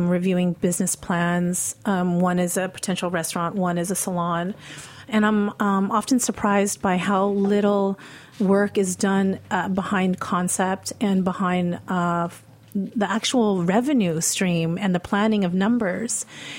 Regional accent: Philippines; everything that I was ever embarrassed about as a kid, being Filipino.

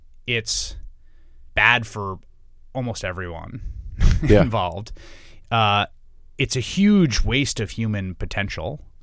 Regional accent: New York, United States; because I grew up in New York in the 80s and 90s.

